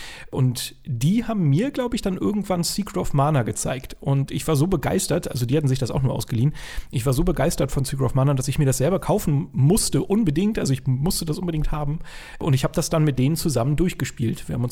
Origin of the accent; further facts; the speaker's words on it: Hamburg, Germany; also born or lived in Lower Saxony; ich bin in Niedersachsen geboren und meine Eltern haben sich dann irgendwann getrennt und wir sind ein bisschen in der Weltgeschichte rumgereist und irgendwann dann in Hamburg angekommen. Ich mit meiner Mutter und meiner Schwester.